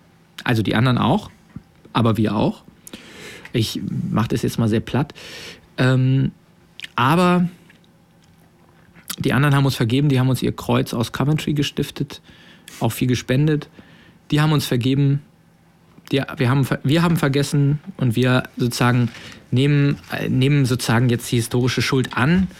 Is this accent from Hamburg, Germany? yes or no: yes; Hamburg, Germany; also ich komme aus Hamburg, wie ihr hört